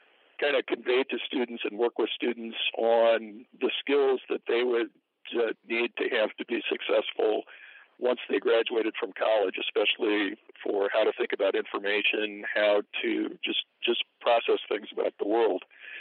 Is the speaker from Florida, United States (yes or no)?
no; Seward, Nebraska, United States; I grew up here in Seward.